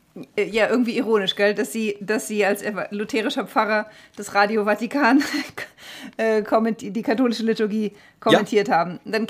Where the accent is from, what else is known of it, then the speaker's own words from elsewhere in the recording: Rhineland, Germany; bei uns im Rheinland